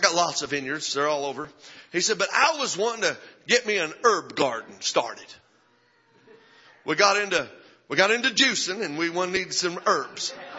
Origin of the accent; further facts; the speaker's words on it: New Mexico, United States; I don't know. I'm from New Mexico. That's a tortilla to me.